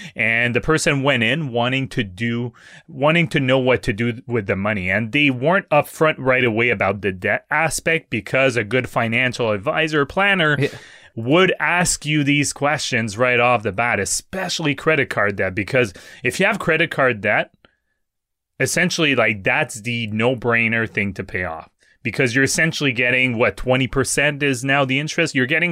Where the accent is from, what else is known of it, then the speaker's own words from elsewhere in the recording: France; accent: French; English is a second language; Siri doesn't understand my French accent